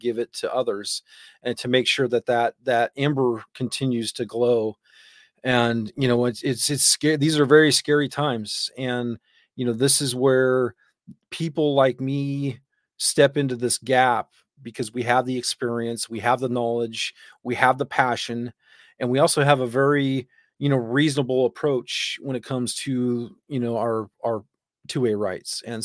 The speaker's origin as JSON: {"language": "English", "region": "Oregon", "country": "United States", "tie": "born or raised there", "said": "And I'm very blessed to where I grew up in Oregon."}